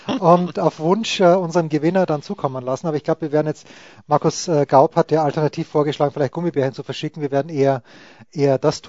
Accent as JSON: {"language": "German", "country": "Austria", "said": "Ich biete gerne an als Österreicher"}